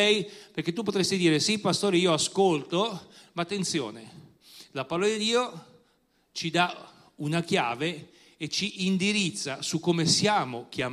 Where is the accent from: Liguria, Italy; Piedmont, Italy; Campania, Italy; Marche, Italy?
Liguria, Italy; Lavagna; noi veniamo dalla Liguria, Lavagna, che è una città in provincia di Genova, sulla costa